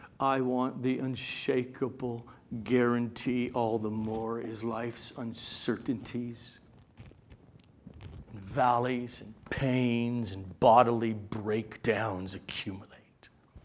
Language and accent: English; El Segundo, California, United States; old high school people I grew up with in El Segundo.